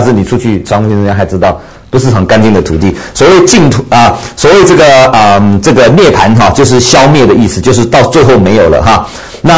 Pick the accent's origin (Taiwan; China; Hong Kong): Taiwan; 所以我们台湾人讲这民间宗教根本困难的他都不要了